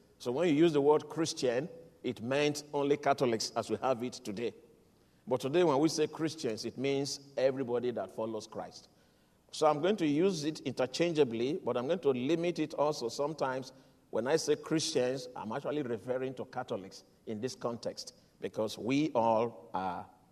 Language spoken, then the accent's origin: English; Nigeria; in Nigeria, my home country, there's always that influence of Pentecostalism.